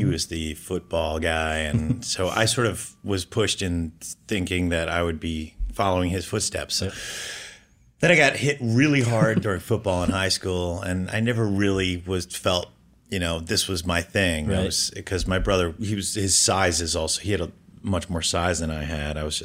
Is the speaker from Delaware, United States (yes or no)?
no; Baltimore, Maryland, United States; I'm from Baltimore, Maryland, where I was born and raised, in the suburbs.